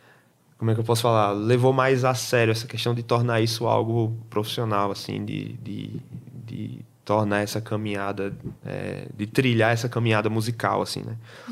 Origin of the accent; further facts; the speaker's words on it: Natal, Rio Grande do Norte, Brazil; Nós somos de Natal, Rio Grande do Norte.